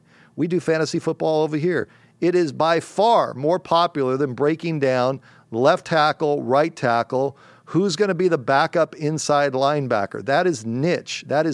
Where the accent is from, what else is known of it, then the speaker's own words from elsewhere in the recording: California, United States; I grew up in Southern California. They are the L.A. Rams.